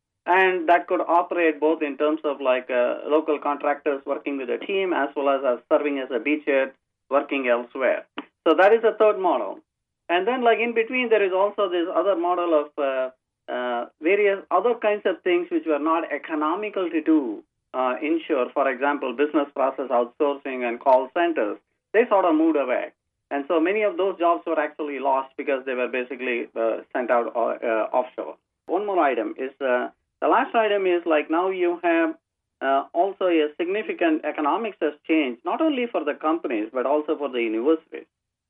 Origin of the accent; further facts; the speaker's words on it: India; now in United States; I'm from India, and I basically came to this country about in the early 1980s.